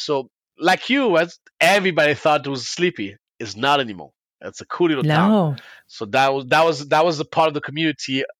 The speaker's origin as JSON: {"language": "English", "country": "France", "tie": "born or raised there", "second_language": "English", "moved": "yes", "lives_now": "United States", "said": "It was just because the American dream growing up in France is like, that's how they live. That's how I wanted to. And then when I came to the US and I learned how to speak English very well"}